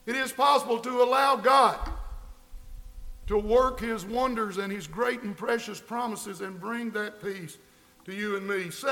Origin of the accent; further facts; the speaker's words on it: Murfreesboro, Tennessee, United States; when I was growing up in Murfreesboro, we sang a song so often.